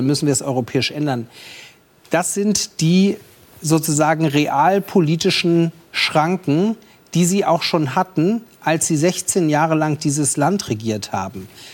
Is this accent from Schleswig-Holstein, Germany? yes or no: yes; Schleswig-Holstein, Germany; ich komme ja aus Schleswig-Holstein